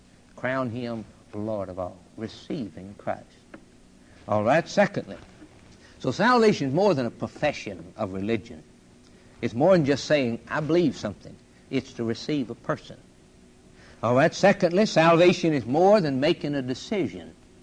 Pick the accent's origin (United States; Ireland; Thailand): Ireland; I wouldn't be an Indian. I'm an Irishman. I'll always be an Irishman.